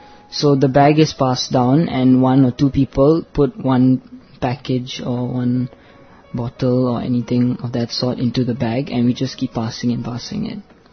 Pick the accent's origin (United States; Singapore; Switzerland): Singapore; I'm from Singapore.